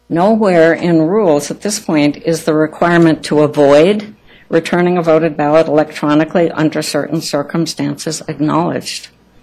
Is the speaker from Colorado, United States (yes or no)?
yes; Colorado, United States; I'm from Boulder County.